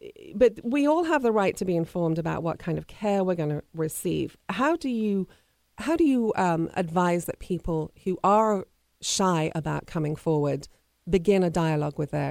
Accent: England, United Kingdom; You know, I'm obviously from England.

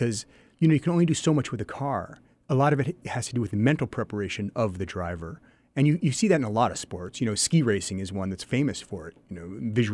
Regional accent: Seattle, Washington, United States; also born or lived in New York; I grew up in Seattle, went to Sherwood High School, go T-Birds. and I moved to New York and went to college in New York and stayed there for 18 years and moved back to Seattle in 2001

